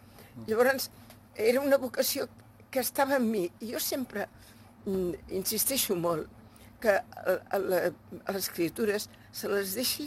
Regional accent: Sant Pere Molanta, Catalonia, Spain; Jo soc de Sant Pere Molanta totalment

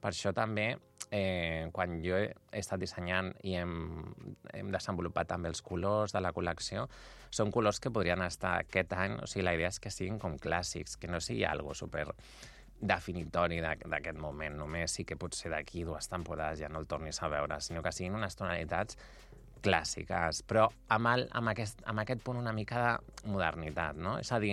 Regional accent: Barcelona, Catalonia, Spain; Barcelona, que és d'on jo soc i on neix el projecte

